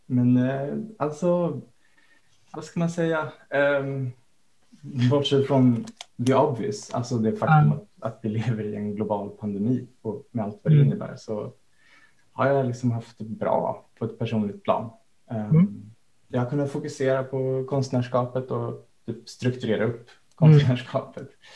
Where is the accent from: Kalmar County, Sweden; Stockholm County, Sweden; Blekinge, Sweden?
Stockholm County, Sweden; Stockholm; Jag är uppvuxen i Stockholm, en liten del i Stockholm som heter Gröndal, i en musik och alltså en musikintresserad och musikpraktiserande familj kan man säga.